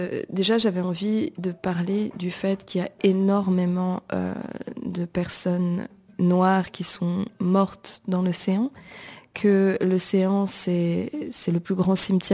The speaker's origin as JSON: {"language": "French", "country": "Benin", "said": "moi, je suis béninoise et j'ai envie d'avoir la preuve."}